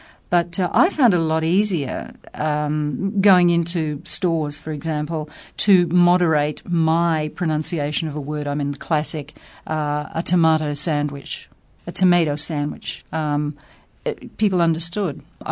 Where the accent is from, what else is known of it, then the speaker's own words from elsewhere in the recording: Brisbane, Queensland, Australia; born there; I was born in Brisbane in Queensland. Queensland's the northeast state of Australia. It's the pointy bit at the top. And Brisbane, the capital, where I was born, is in the southeast corner.